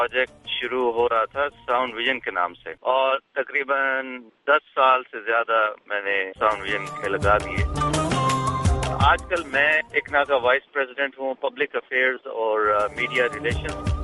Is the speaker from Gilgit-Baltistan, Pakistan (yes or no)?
no; Rawalpindi, Punjab, Pakistan; moved away as an adult; now in United States; میں پاکستان کے شہر راولپنڈی میں پیدا ہوا, وہیں پلا بڑا, اور پھر یونیورسٹی آف ایگریکلچر فیصل آباد سے میں نے گریجویشن کی. گریجویشن کرنے کے بعد مجھے اللہ تعالیٰ نے توفیق دی امریکہ آنے کی, اور یہاں پہ میں شکاگو آیا